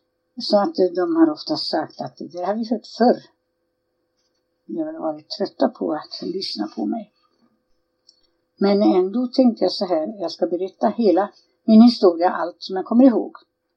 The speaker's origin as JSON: {"language": "Swedish", "town": "Bersbo", "region": "Östergötland", "country": "Sweden", "tie": "born or raised there", "said": "Ja, sen flyttade vi till barnstugan och där växte jag upp. Och platsen heter Bersbo och där är en massa gruvor."}